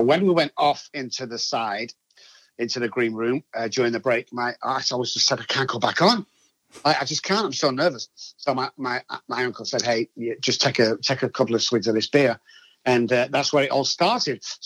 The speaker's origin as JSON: {"language": "English", "town": "Manchester", "region": "North West England", "country": "United Kingdom", "tie": "born or raised there", "moved": "as an adult", "said": "Grew up in Manchester, United Kingdom, and started drinking at the age of 9."}